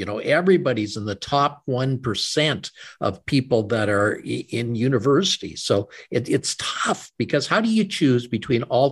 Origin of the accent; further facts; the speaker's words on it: Calgary, Alberta, Canada; now in Edmonton, Canada; Grew up in Calgary, the home of the world famous Calgary Stampede. And I moved up to Edmonton for medical school.